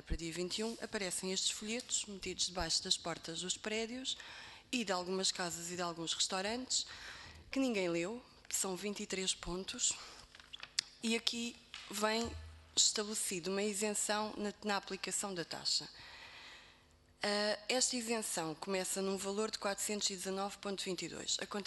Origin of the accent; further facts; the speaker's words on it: Faro, Portugal; also born or lived in China; Originalmente eu não sou de Portimão, sou de Faro, embora tenha a minha morada registada lá, porque tenho lá uma casa, que era da minha avó, na verdade. E eu vivia na China